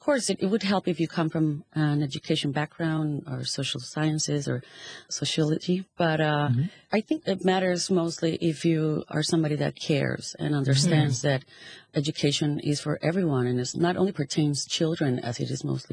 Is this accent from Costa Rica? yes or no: yes; Costa Rica; English is a second language; from Costa Rica. I'm glad to be here.